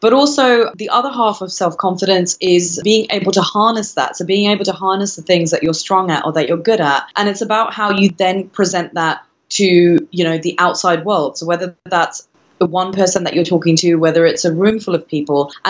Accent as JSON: {"language": "English", "country": "United Kingdom", "tie": "born or raised there", "said": "My cultural background is I'm Indian, South Indian. My parents are originally from there and I was brought up in the UK, but I go back there pretty much about once a year."}